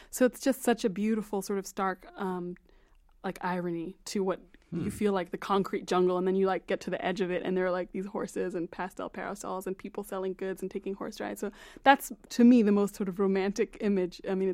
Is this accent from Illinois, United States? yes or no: yes; Illinois, United States; born there; because I am an African woman. I was born here in Illinois, but I spent so much time on the continent. I lived part of my childhood there.